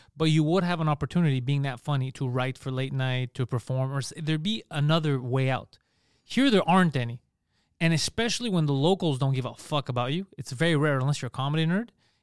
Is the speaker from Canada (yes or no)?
yes; Montreal, Quebec, Canada; the second they'd find out we're from Montreal, people didn't give a fuck.